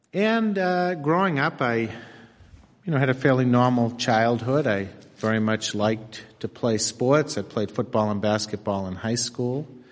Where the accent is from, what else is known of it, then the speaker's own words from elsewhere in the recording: Woburn, Massachusetts, United States; I'm a priest of the Archdiocese of Boston, which I'm sure is no surprise to you hearing. I grew up in Woburn, Massachusetts.